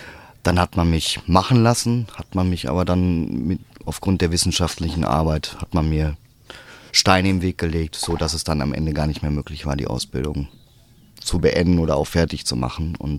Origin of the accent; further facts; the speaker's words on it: Recklinghausen, North Rhine-Westphalia, Germany; Recklinghausen ist, also meine Heimatstadt ist sehr konservativ in Bezug auf andere Ruhrpott-Städte.